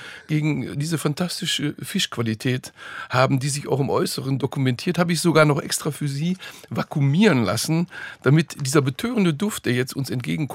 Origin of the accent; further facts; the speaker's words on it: Bottrop, North Rhine-Westphalia, Germany; born there; und ich bin ja selber auch gebürtiger Westfale.